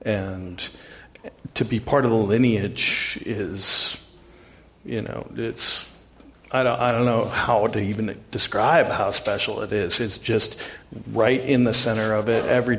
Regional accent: California, United States; I grew up in the Bay Area. I went to college across the Bay.

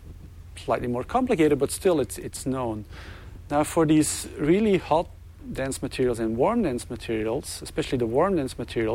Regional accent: Belgium; I speak Dutch, but I'm from Belgium.

